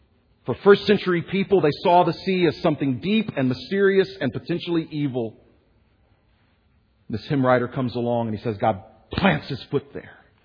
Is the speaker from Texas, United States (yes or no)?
yes; Houston, Texas, United States; also born or lived in Wichita / Oklahoma City; But I was born and raised in Houston, Texas. I've lived in Wichita, Kansas, and in Oklahoma City.